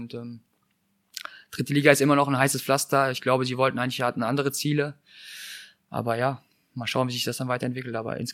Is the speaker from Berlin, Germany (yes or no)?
no; North Rhine-Westphalia, Germany; ich bin jetzt als Sauerländer nicht so viel mit Karneval in Berührung bekommen, auch in Sandhausen damals war es eher weniger.